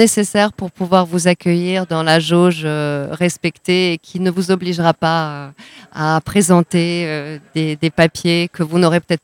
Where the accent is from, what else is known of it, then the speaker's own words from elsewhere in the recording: France; also born or lived in Serbia; j'ai grandi en France.